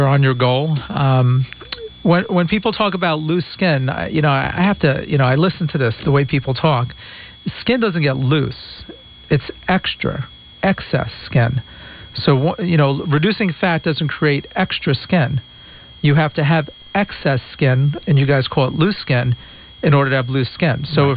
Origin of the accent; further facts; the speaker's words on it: New York, United States; now in Michigan; I'm a New Yorker. I'm here. I like the state of Michigan.